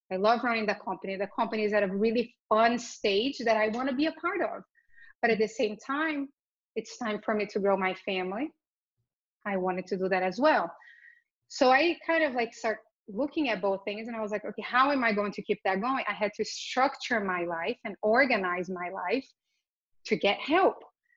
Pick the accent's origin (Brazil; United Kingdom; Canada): Brazil; when I grew up in Brazil. So I grew up in the 80s.